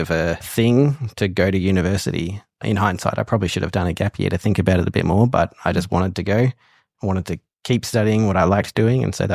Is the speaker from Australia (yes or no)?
yes; Warrnambool, Victoria, Australia; So it was quite a drive from where I grew up in Warrnambool.